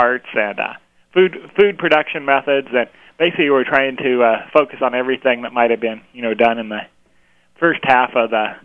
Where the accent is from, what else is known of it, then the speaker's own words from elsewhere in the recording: Napa, Idaho, United States; born there; Originally, I was born in Napa, Idaho, and was raised out west till I was about 12